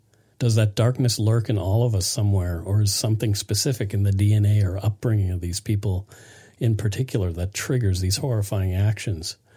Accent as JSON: {"language": "English", "region": "Nova Scotia", "country": "Canada", "tie": "born or raised there", "said": "the murder of 12-year-old Carissa Boudreau from my hometown in Nova Scotia, was particularly hard for us to get through."}